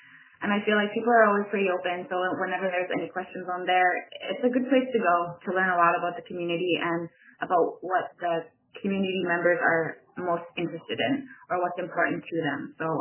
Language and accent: English; Cambridge Bay, Nunavut, Canada; I'm from Cambridge Bay, grew up here